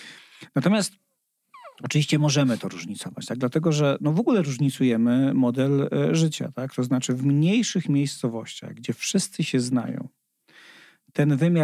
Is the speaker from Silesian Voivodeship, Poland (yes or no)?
no; Warsaw, Masovian Voivodeship, Poland; Ja akurat jestem z Warszawy, no i w moim 15-piętrowym bloku na każdym piętrze było 20 mieszkań, osiedle za Żelazną Bramą słynne